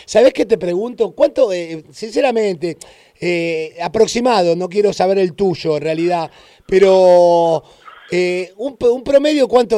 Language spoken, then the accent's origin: Spanish; Argentina